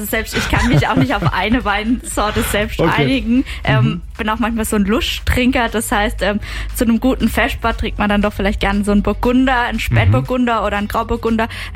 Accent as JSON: {"language": "German", "region": "Baden-Württemberg", "country": "Germany", "tie": "born or raised there", "said": "ich komme aus dem Markgräflerland, ich bin mit dem Gutedel aufgewachsen"}